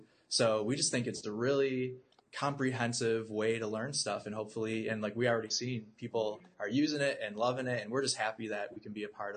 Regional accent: Buffalo, New York, United States; And so we're from Buffalo, and we're like, yeah, let's go to this game.

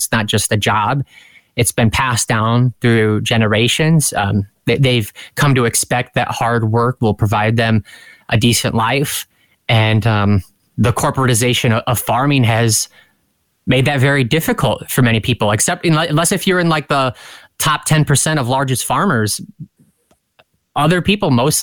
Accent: Brainerd, Nebraska, United States; one of my good friends who was from my hometown in Brainerd

